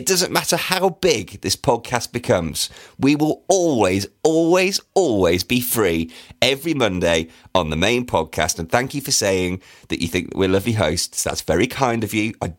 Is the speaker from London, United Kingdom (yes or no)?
no; North West England, United Kingdom; And as I'm also from Lancashire, hey, I feel they are a bit more personable to me.